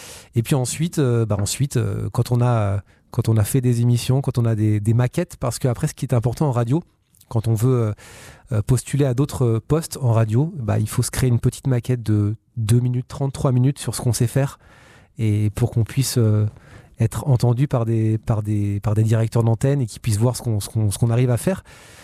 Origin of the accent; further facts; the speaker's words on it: Le Mans, Pays de la Loire, France; born there; Moi, j'ai commencé au Mans. Je suis né au Mans. J'ai commencé la radio au Mans, dans la Sarthe.